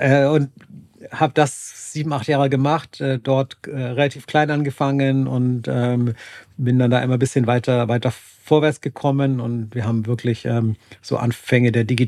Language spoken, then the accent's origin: German; Mainz, Rhineland-Palatinate, Germany; mein Home Turf, meine Heimatstadt ist quasi Mainz hier